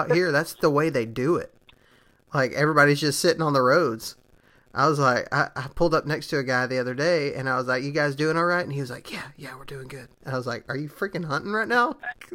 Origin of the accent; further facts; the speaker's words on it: Texas, United States; They have these trucks with seats on top of them, which I'm from Texas, and that's a thing there.